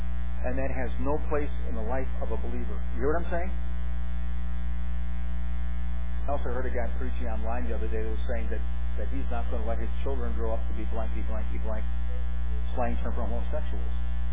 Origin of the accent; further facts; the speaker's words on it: New England, United States; accent: New England; I understand I've got kind of a, you know, New Englander kind of twang once in a while